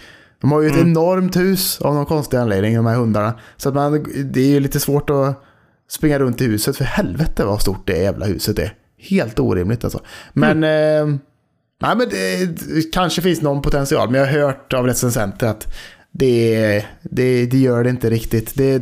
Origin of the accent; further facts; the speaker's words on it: Trollhättan, Västra Götaland County, Sweden; Jag är från Trollhättan, jag kan inte hjälpa det. Jag kan inte hjälpa det. Det är så vi snackar här, vet du.